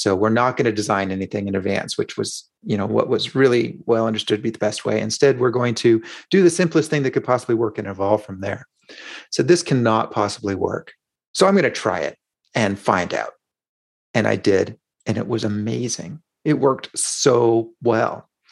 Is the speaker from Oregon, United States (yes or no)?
yes; Portland, Oregon, United States; He and Ward Cunningham were working at Tektronix here in Portland, which happens to be my hometown.